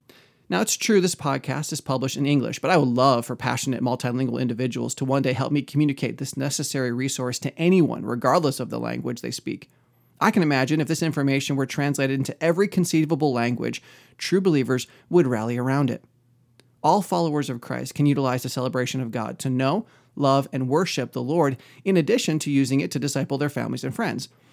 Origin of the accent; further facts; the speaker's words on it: United States; Though I'm an American, my standard of living has mostly been considered below the American poverty line.